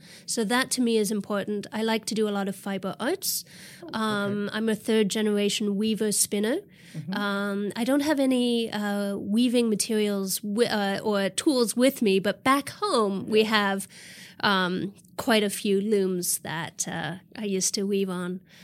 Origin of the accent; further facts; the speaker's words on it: Ontario, Canada; Well, I'm from Ontario, Canada, which is more forested. It's a little more eastern.